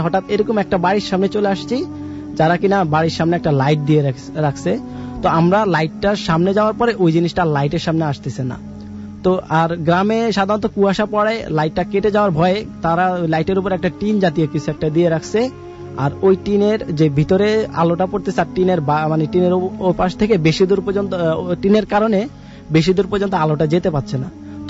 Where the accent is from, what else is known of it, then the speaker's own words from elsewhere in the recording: Dhaka, Dhaka Division, Bangladesh; আমি যাত্রাবাড়ি থেকে আসছি।